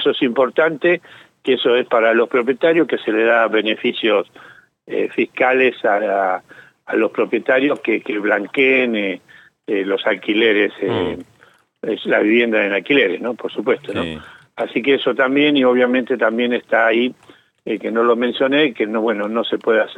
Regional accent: San Martín de los Andes, Neuquén, Argentina; Yo soy de San Martín de los Andes, yo conozco el tema

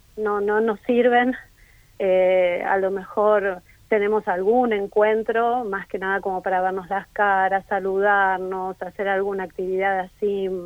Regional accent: Buenos Aires, Argentina; moved away as an adult; yo soy de Buenos Aires, mi barrio es Villa Ortúzar.

